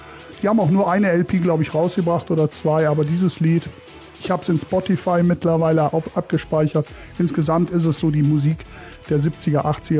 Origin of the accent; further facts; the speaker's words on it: Bergneustadt, North Rhine-Westphalia, Germany; born there; now in Marienheide, Germany; ich bin 60 Jahre, geboren in Belmicke in der Stadt Bergneustadt und lebe aber seit 31 Jahren der Liebe wegen in Marienheide.